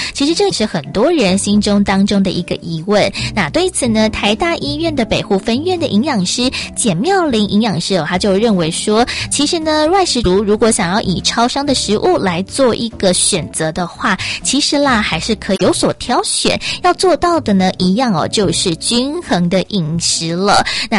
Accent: Taiwan; 但是呢我们台湾人啊常常钠含量摄取过高

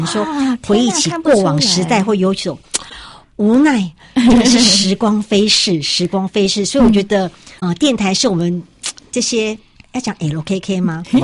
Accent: Taiwan; 我们台湾人

